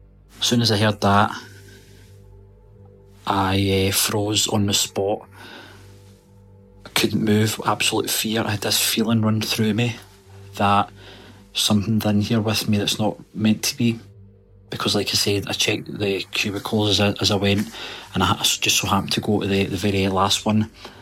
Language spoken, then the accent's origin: English; Thurso, Scotland, United Kingdom; also born or lived in Glasgow; I'm from Scotland, a little town called Thurso, north of Scotland. I used to stay in Glasgow, but I couldn't handle the city.